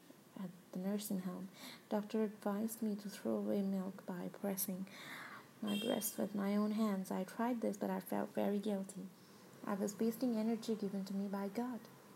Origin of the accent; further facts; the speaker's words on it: India; So, I'm an Indian woman. … And I live with my husband, whose name is Ketan, and my father-in-law.